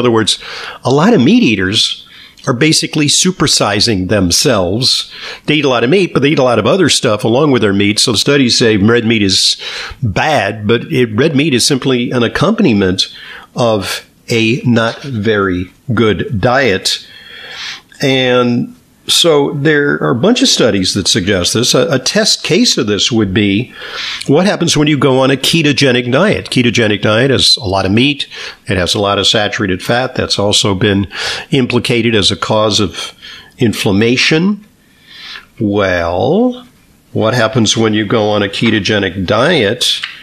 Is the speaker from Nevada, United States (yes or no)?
no; Missouri, United States; I just said, I don't believe this. I'm from Missouri. I am not convinced.